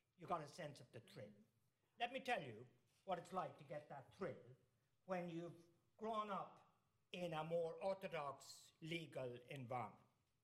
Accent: Ireland; I'm from Ireland, Irish people are being jailed for no reason

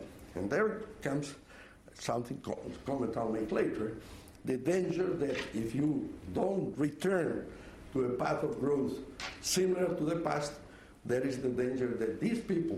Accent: Bolivia; I'm from a poor country, I'm from Bolivia.

